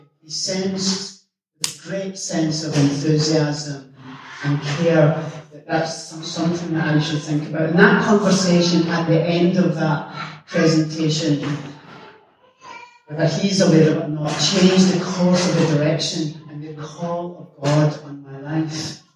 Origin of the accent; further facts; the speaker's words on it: Glasgow, Scotland, United Kingdom; I grew up in Glasgow with a very, very disjointed family.